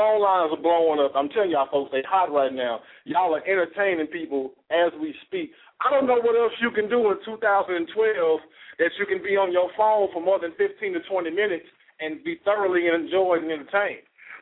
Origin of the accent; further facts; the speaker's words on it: Kansas City, United States; and all the way from Kansas City, my hometown, representing that high man.